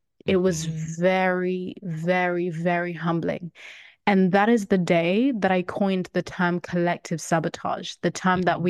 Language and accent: English; Zimbabwe; As someone that was born and raised in Zimbabwe and grew up around all different types of white people